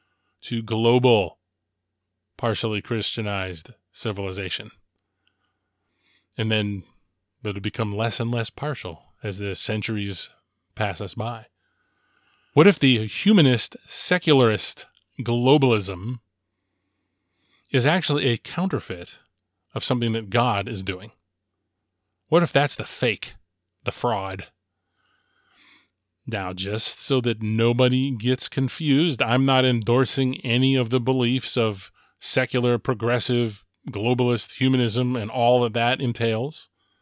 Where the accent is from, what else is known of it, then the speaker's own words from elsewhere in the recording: United States; I am an American, and I'm glad I'm an American.